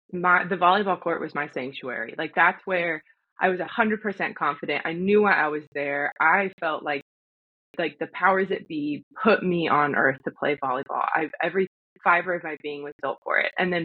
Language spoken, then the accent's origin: English; Oregon, United States; I'm originally from the Oregon coast. I grew up with two All-American athletes for parents and an older brother. So I played every sport that we could in our small little remote coastal town.